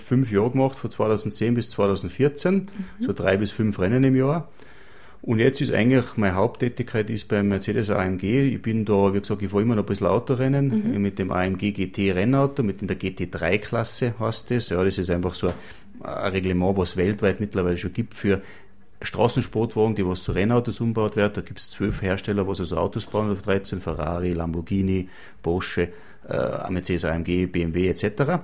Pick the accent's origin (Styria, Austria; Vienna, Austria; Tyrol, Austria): Tyrol, Austria; Kufstein; born there; now in Thiersee, Austria; ich bin gebürtiger Kufsteiner, wohne in Thiersee, ein bisschen am Hang um